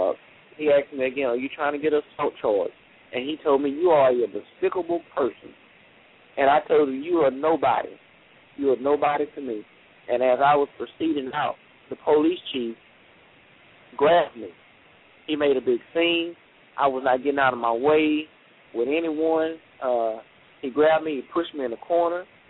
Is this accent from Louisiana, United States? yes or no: yes; Pineville, Louisiana, United States; I'm originally from Pineville, Louisiana. Raised right on Elm Street in Pineville. 95 graduate of Pineville High School, Pineville Rebel.